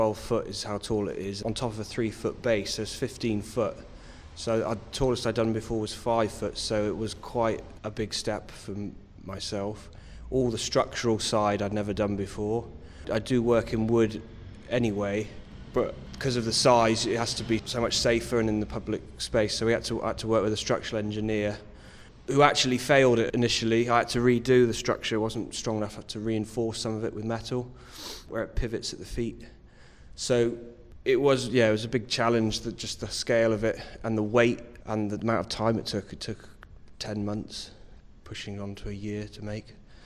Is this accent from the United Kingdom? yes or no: yes; Bristol, South West England, United Kingdom; I'm from Bristol, I've seen the Bear Pit change over the last few years